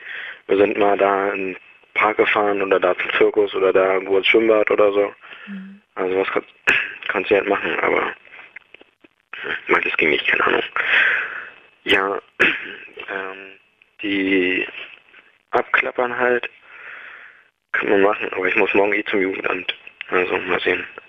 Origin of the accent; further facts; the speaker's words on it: Lübben, Brandenburg, Germany; also ich würde lieber da in meiner Heimatstadt bleiben, in Lübben erstmal, also Heimatstadt, da wo meine Heimat ist sozusagen